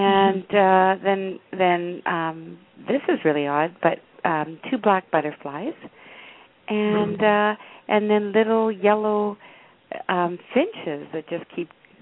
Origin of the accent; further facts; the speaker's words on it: Canada; I'm from Canada, and the population of hawks are phenomenal.